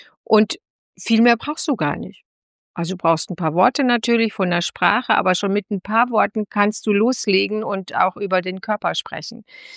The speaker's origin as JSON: {"language": "German", "region": "Odenwald", "country": "Germany", "said": "Ich komme aus, also ich bin aus dem Odenwald, aus dem Dorf, das kennt kein Mensch."}